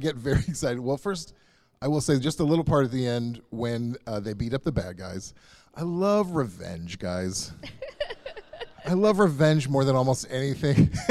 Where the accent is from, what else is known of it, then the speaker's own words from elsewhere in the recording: Missouri, United States; And I'm from Missouri, and that's a very small town.